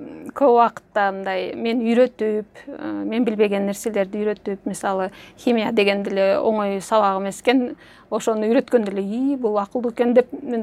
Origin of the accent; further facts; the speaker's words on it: Jalal-Abad, Jalal-Abad Region, Kyrgyzstan; also born or lived in Talas; Анан турмушка байланыштуу биз Таластан мен 2-классымда көчүп кетип, мен Жалалабадда чоңойдум да. Жалалабадда чоңоюп, Жалалабадда физико математикалык мектепти бүттүм.